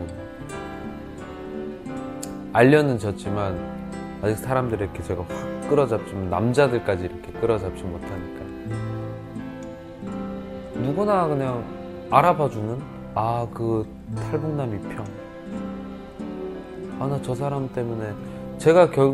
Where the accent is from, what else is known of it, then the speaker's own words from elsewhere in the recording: North Korea; now in South Korea; 저는 그냥 고향이 북한인 똑같은 사람이에요.